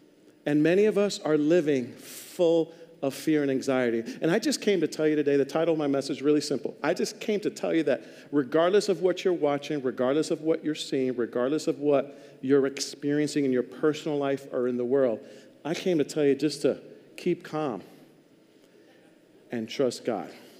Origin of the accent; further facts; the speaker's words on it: New York, United States; I love New York. I'm from New York, raised there. I love it.